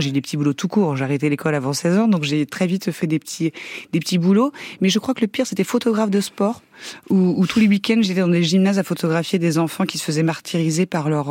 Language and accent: French; Hauts-de-France, France; Je suis une vraie nordiste, je déteste la chaleur